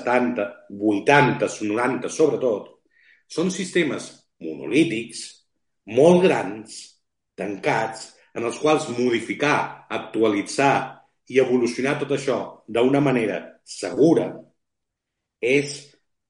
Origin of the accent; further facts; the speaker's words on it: Barcelona, Catalonia, Spain; jo soc de Barcelona, però ara no vinc a Barcelona, vinc a prop de Reus, i estic molt vinculat a la Catalunya Sud.